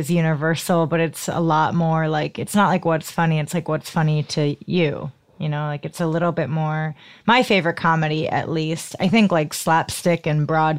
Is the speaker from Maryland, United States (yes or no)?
no; New York, United States; Thank you. I do identify as a New Yorker.